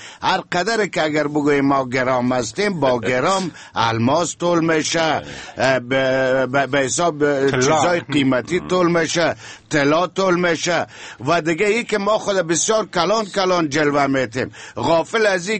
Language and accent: Persian; Afghanistan; من یک افغان هستم، یک مسلمان هستم،